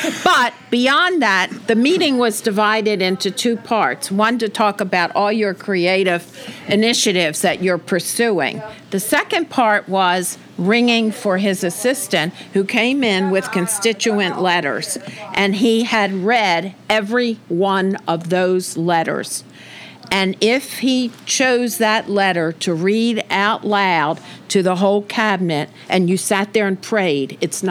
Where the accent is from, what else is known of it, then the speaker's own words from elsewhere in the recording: Baltimore, Maryland, United States; I was born in Baltimore, and I grew up in Baltimore. I went to school in Baltimore.